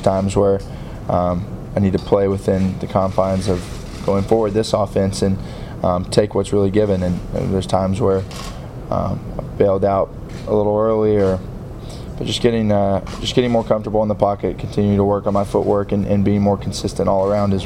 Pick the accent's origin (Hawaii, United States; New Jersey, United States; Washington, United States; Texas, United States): Texas, United States; Kerrville